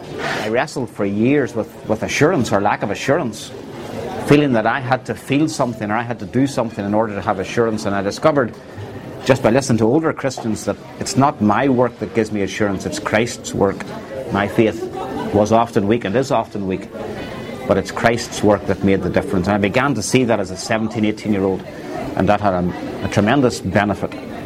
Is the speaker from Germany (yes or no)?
no; Northern Ireland, United Kingdom; now in Greenville, United States; and then moved to Greenville in September 2000. And nine, and that's a long story how I came from Northern Ireland to Greenville